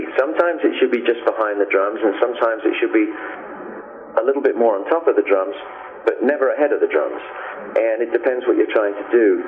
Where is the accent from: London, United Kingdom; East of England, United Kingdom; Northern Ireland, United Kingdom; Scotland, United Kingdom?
London, United Kingdom; I grew up in Maida Vale in London